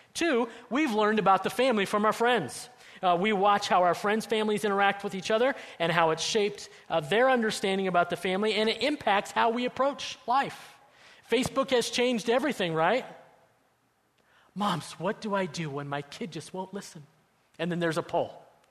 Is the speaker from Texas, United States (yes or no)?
no; Colorado, United States; I grew up in Colorado